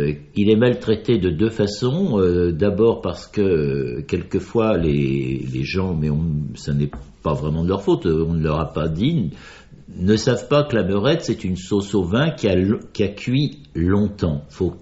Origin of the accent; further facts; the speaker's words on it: France; born there; sur les rebords du Jura, Orgelais, qu'il est venu ensuite à Auxerre, tout comme moi.